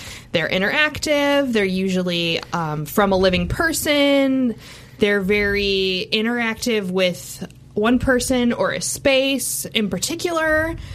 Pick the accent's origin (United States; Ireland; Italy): Ireland; So like, I'm Irish. We always talked about banshees.